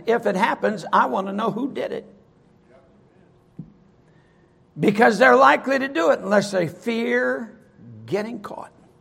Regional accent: Sturgis, Michigan, United States; Growing up in … in Sturgis, Michigan, which is where I was brought up, the reality is I never, one time, ever sassed my mother.

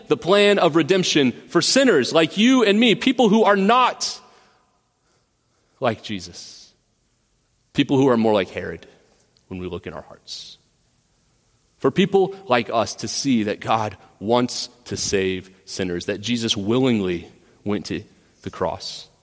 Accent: Texas, United States; I'm from Texas. You can imagine Texas. Texas isn't the worst, but allows you to carry the thought forward.

